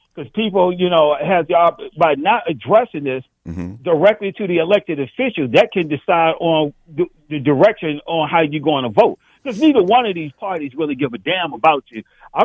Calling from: District of Columbia, United States; from the district.

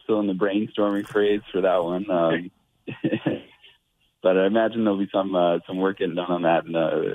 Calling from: Montreal, Quebec, Canada; I'm calling from Montreal.

